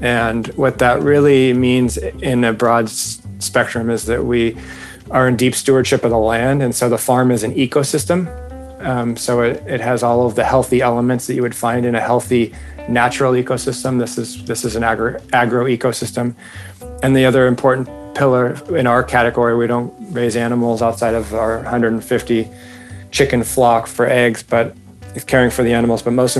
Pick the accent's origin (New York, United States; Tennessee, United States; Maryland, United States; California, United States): California, United States; Newport Beach; You know, I was raised in Newport Beach as a surfer, and my nature was the ocean.